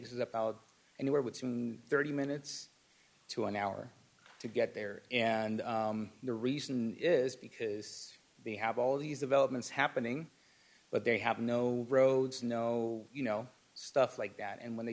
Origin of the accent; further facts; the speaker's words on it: Tijuana, Baja California, Mexico; English is a second language; now in United States; I'm a naturalized U.S. citizen, born and raised in Tijuana. When I was born, the city was about 600,000 people living there. As of now, there's a little bit over 2 million people.